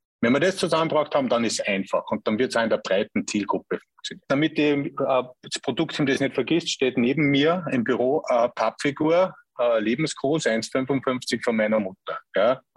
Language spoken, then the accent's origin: German; Upper Austria, Austria; ein oberösterreichischer Wirtssohn, ein Wirtsbuhr, wie man bei uns schon sagt. Das heißt, ich bin als kleines Kind im Kindergarten schon in einem Gasthofbetrieb eigentlich groß geworden